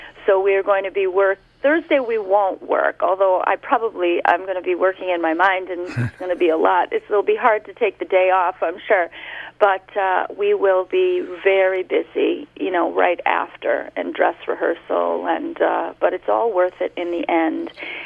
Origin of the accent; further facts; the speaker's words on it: Torrington, Connecticut, United States; moved away as an adult; now in Europe; Yes, I grew up in Torrington, and I moved away.